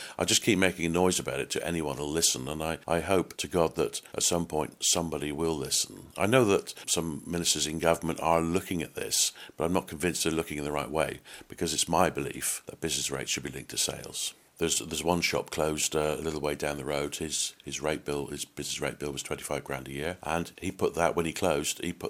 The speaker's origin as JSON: {"language": "English", "town": "Torquay", "region": "South West England", "country": "United Kingdom", "tie": "born or raised there", "said": "I've identified a number of stores and shops in Torquay, which is my hometown where our business is"}